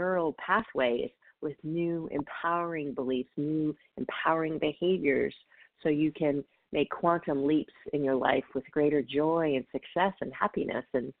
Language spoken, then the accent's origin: English; Southern US, United States; I grew up in the South, so I know all about the boys' club.